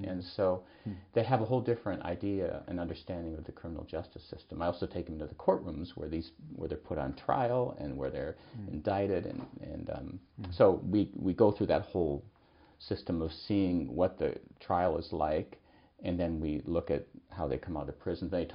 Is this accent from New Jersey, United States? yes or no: no; Minnesota, United States; I grew up in Minnesota. … 's from there.